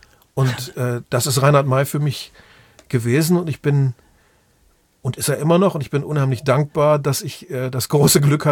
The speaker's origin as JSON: {"language": "German", "town": "Osnabrück", "region": "Lower Saxony", "country": "Germany", "tie": "born or raised there", "said": "in Osnabrück, da wo ich aufgewachsen bin"}